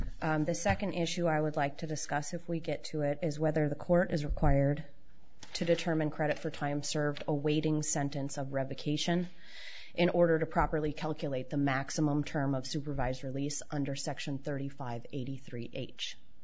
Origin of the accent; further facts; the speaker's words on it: Missoula, Montana, United States; I am from Missoula, Montana